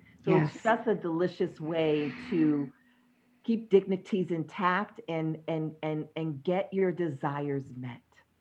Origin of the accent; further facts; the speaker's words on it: New York, United States; accent: New York; And the other, my New York accent came out.